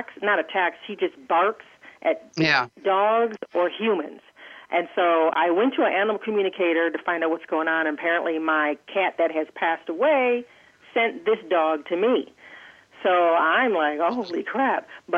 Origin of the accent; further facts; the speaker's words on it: Michigan, United States; Well, I'm from Michigan, and I'm in Washington State right now for, 3 months?